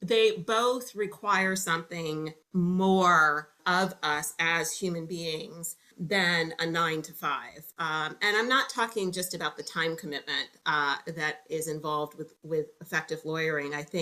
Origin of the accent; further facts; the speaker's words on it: Connecticut, United States; now in Texas, United States; So I'm originally from Connecticut, although I now live and work in Texas.